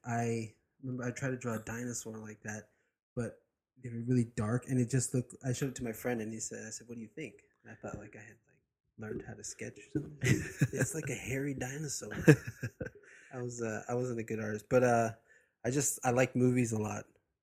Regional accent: Imperial Beach, California, United States; also born or lived in San Diego / Chula Vista; I bounced around between you know, Imperial Beach, Chula Vista, mm-hmm. Very glamorous.

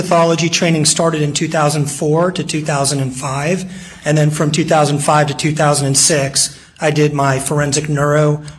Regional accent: California, United States; That's correct. I grew up in California.

